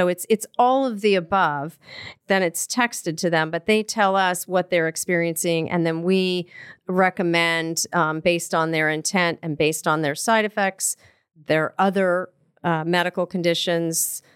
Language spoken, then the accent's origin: English; Colorado, United States; I grew up in Colorado, and the green bean and onion soup casserole is what people bring.